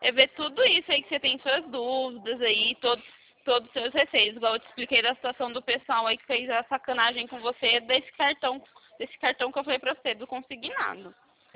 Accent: Atibaia, São Paulo, Brazil; Eu sou aqui de Atibaia, interior de São Paulo.

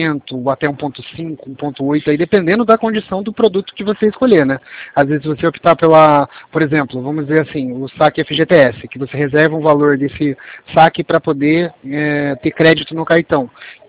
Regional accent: Limeira, São Paulo, Brazil; somos de São Paulo, né? Aqui a gente está falando de São Paulo. Limeira, na verdade. Limeira, interior de São

